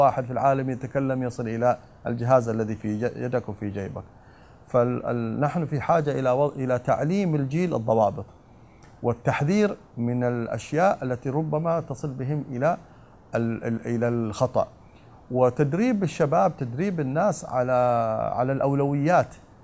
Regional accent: Jeddah, Makkah Province, Saudi Arabia; تروح مستشفى مجانين عندنا في جدة أو مستشفى في الطائف المشهور

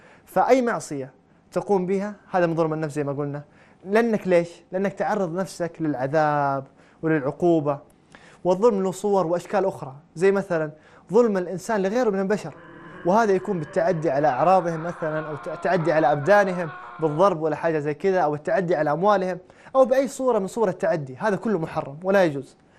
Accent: Saudi Arabia; هذا منتشر في الشوارع، حتى عندنا في السعودية أحيانا تشوف البسة مقطوع ذيلها

